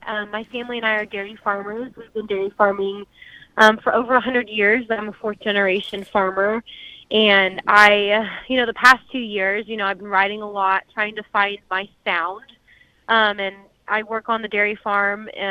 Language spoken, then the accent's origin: English; California, United States; now in Tennessee, United States; I always think about growing up in California, having to move, being here in Tennessee, trying to survive.